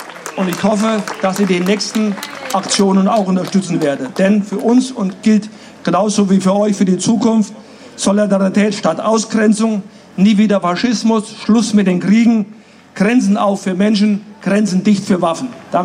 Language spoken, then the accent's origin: German; Wolfsburg, Lower Saxony, Germany; beim Volkswagenwerk in Wolfsburg, wo ich herkomme.